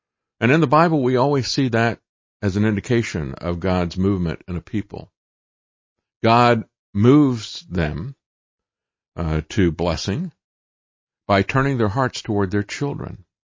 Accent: United States; I'm from America. I'm just an American.

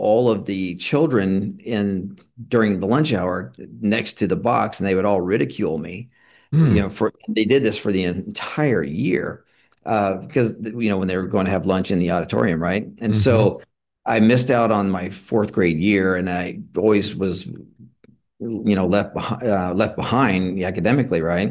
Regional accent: Kansas, United States; Yeah. Well, you know, coming from a small town in Kansas, I'd lived under a stepfather

